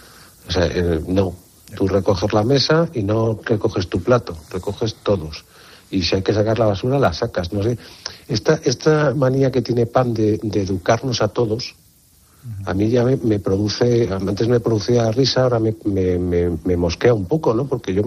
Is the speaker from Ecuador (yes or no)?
no; Spain; cómo somos los españoles